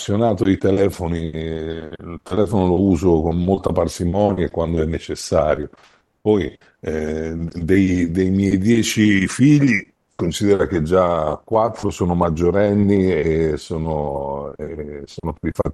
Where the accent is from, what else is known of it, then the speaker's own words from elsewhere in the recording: Sicily, Italy; Poi, sai, sono siciliano e da buon siciliano conosco anche un po' le vicissitudini, no?